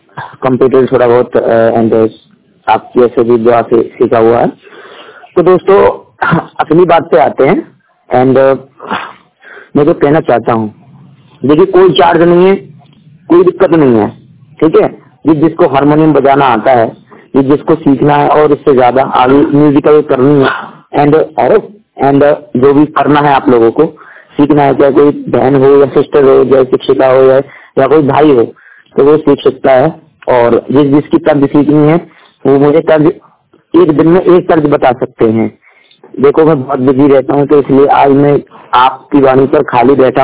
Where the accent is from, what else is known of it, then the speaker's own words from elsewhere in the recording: Aligarh, Uttar Pradesh, India; मैं संगीतकार जिला अलीगढ़ से बिलोंग करता हूँ